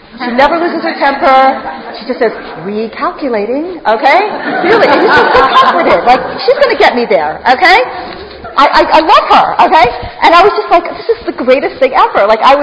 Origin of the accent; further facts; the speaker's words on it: Toronto, Ontario, Canada; I grew up in Toronto